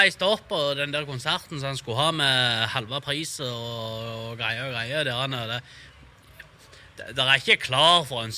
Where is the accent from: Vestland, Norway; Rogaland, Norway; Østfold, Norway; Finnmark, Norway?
Rogaland, Norway; Varhaug; Da, hvis vi reiser i tre tider ifra Varhaug, der jeg er ifra